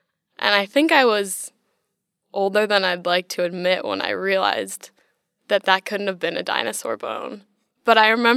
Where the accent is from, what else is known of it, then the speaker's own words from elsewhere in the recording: California, United States; Growing up in Orange County, no one ever talked about the environment.